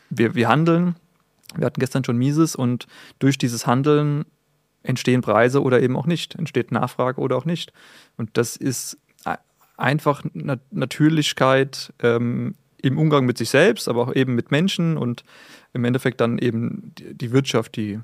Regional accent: Germany; sind wir Deutsche, so sind wir anders.

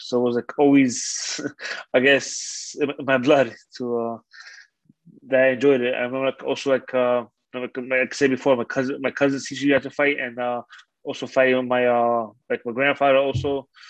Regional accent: Wałbrzych, Lower Silesian Voivodeship, Poland; now in New York, United States; We come from Wałbrzych, Poland, so it's like a little town of 60,000 people in northeast part of Poland.

